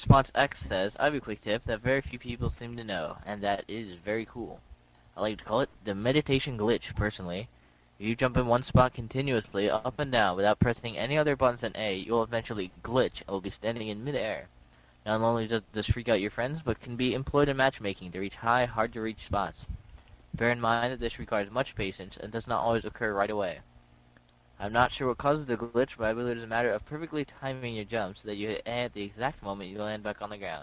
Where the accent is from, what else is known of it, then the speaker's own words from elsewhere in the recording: Bermuda; Just to let you guys know, I'm from Bermuda, which I hope you guys have heard of.